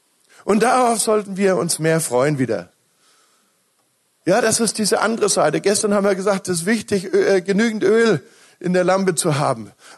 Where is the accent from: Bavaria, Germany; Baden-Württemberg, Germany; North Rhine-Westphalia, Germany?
Bavaria, Germany; Und ich komme ja aus Bayern, zwar kein richtiger Bayer, ne? Wir Franken sind ja was Besonderes, wir sind Nordbayern, ne?